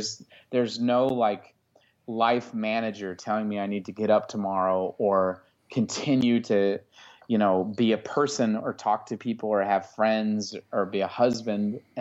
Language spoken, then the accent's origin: English; Indiana, United States; Like, I grew up in Indiana